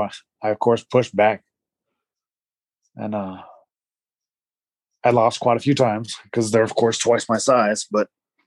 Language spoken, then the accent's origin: English; Denver, Colorado, United States; born there; I was born in Colorado, in Denver.